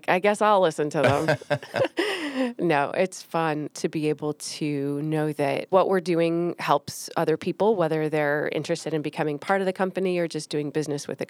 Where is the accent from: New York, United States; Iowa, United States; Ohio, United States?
Iowa, United States; Well, I'm an Iowa girl, so